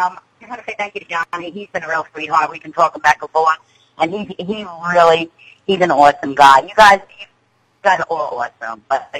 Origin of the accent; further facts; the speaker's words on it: Port Jefferson, New York, United States; moved away as an adult; also born or lived in Oyster Bay; I grew up in Oyster Bay until I was about, I think, 10, and then moved out to the Port Jefferson Beach area, and I, you know, lived there all my life up until 4 years ago, and then I moved here.